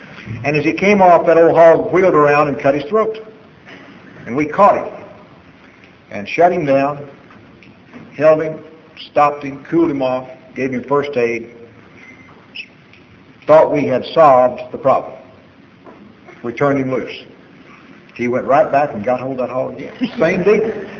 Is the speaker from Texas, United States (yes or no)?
yes; Texas, United States; born or raised there